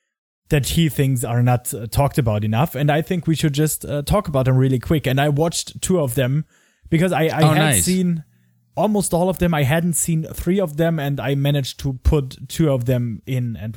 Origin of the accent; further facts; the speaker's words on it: Germany; English is a second language; Well, I'm from Germany. We don't have baseball over here.